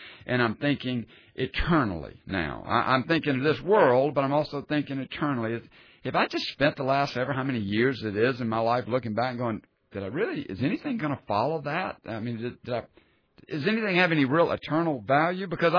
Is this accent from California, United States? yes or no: no; Sumter, South Carolina, United States; going back to my hometown of Sumter and working as a structural engineer.